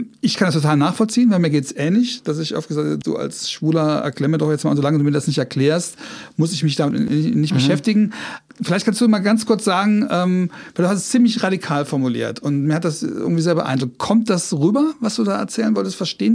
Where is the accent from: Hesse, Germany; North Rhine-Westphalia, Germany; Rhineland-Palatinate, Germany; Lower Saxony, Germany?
Rhineland-Palatinate, Germany; Trier; Aber ich komme aus Trier. In Trier gibt es einen queeren Verein, der hat sich gegründet, als ich da weg bin.